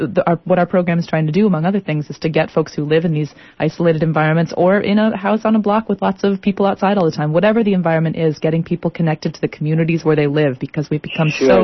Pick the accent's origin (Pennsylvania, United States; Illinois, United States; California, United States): Illinois, United States; Chicago; I grew up in the Chicago area, and there was incredible stories in the Chicago urban history about machine politics